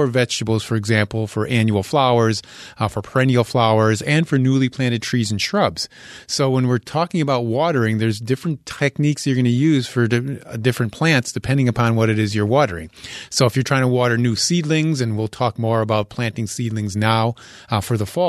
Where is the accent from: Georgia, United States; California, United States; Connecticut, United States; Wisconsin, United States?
Connecticut, United States; So I grew up in Connecticut, and we saw these kind of conditions are what I used to live through all the time in Connecticut as a young man and a boy.